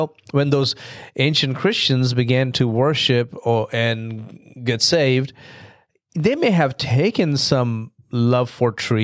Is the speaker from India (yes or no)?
yes; India; now in United States; So as you know, I grew up overseas. I grew up in India